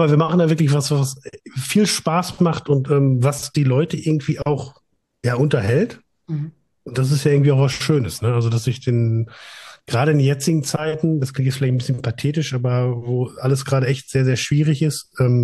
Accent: Münster, North Rhine-Westphalia, Germany; born there; dabei komme ich ja gebürtig aus Münster

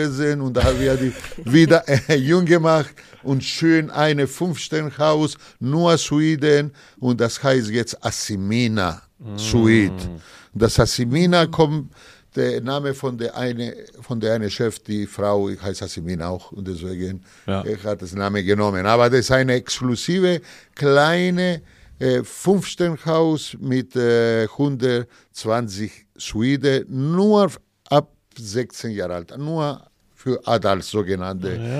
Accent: Cyprus; first language Greek; German is a second language; waren wir Kolonie bis 1960 von England und unsere Sprache natürlich ist Griechisch, aber wir haben unseren Dialekt, aber als zweite Sprache. Und wenn ein Zyprioter eine Fremde sieht, der spricht ihm Englisch.

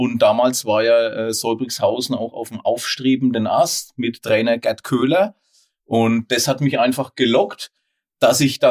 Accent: Münnerstadt, Bavaria, Germany; Ich komme aus Münnerstadt und deswegen war es einfach naheliegend, dass ich meine Jugend

